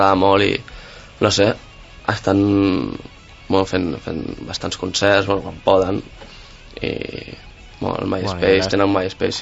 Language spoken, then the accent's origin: Catalan; Sant Cugat del Vallès, Catalonia, Spain; Jo soc de Sant Cugat